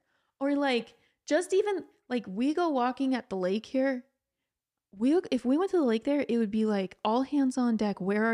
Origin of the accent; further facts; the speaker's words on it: Georgia, United States; I grew up in Georgia, which is like Florida light.